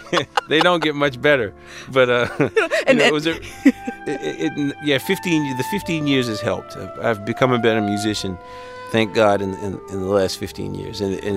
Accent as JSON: {"language": "English", "region": "Louisiana", "country": "United States", "tie": "born or raised there", "said": "it probably helped that I was a black kid growing up in Louisiana in the 60s who went to predominantly white Catholic schools."}